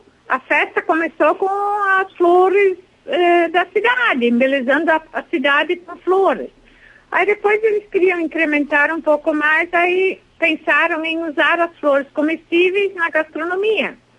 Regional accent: Nova Petrópolis, Rio Grande do Sul, Brazil; Nós somos de Nova Petrópolis.

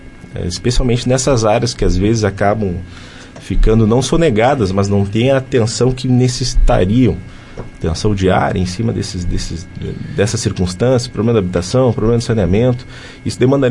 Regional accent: Rio Pardo, Rio Grande do Sul, Brazil; now in Sarandi, Brazil; Não, eu sou natural de Rio Pardo.

